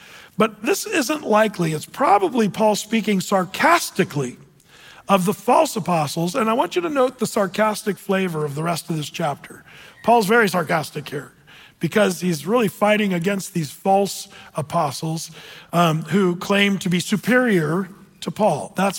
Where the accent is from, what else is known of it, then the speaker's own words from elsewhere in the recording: Applegate, Oregon, United States; Meanwhile, I was sent from Southern Oregon in Applegate, not exactly Lake Oswego. Tell you what, if you know where I'm from in Applegate, it's not a wealthy area, but let's just pretend.